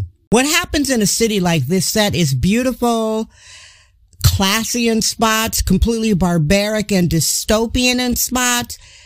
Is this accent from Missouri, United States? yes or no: no; Wisconsin, United States; I'm originally from Wisconsin. I own it.